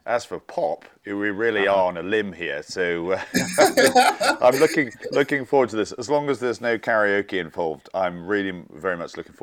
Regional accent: New York, United States; born there; I was born in New York.

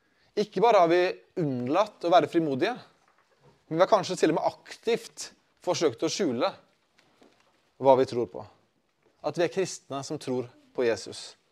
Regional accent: Sotra, Vestland, Norway; Jeg gravde ned som barn en liten kiste i hagen vår hjemme på Sotra, da jeg var liten.

